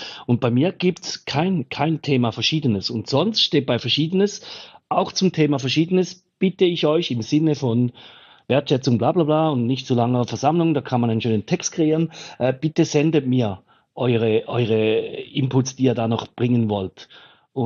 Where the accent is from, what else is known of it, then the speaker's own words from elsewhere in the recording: Switzerland; Also auch bei uns in der Schweiz wird da schon noch geschaut, dass es nicht so viel kostet.